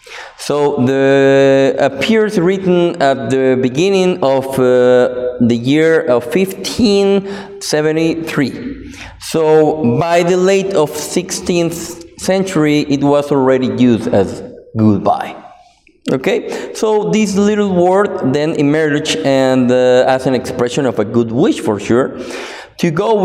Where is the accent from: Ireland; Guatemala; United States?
Guatemala; Guatemala City, Guatemala Department; first language Spanish; English is a second language; As you know, I'm from Guatemala City, and my main language or my native language is Spanish, Español, right?